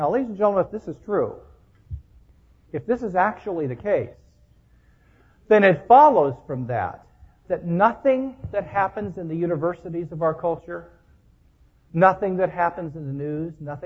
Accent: Kansas City, Missouri, United States; I was born and raised outside of Kansas City, Missouri

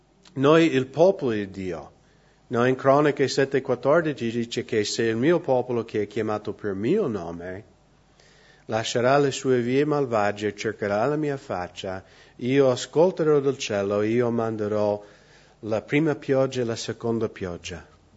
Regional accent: Seattle, Washington, United States; io vengo da Seattle, l'angolo nord-ovest degli Stati Uniti

